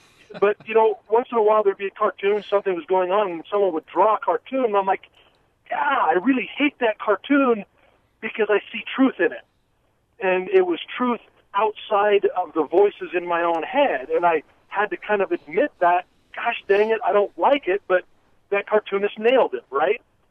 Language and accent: English; Lehi, Utah, United States; Hey, real quick, I'm from Lehi, born and raised in the Mormon Church, active member.